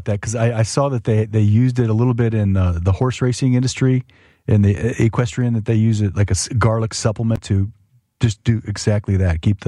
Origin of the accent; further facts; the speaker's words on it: East Moline, Illinois, United States; growing up in Italian neighborhoods up in East Moline, Quad Cities.